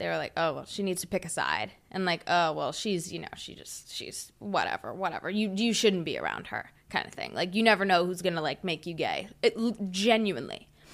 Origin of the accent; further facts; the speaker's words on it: Huntersville, North Carolina, United States; Where I grew up in Huntersville is, like, super, like, ass backwards and, like, very conservative. At least it was when I was a kid.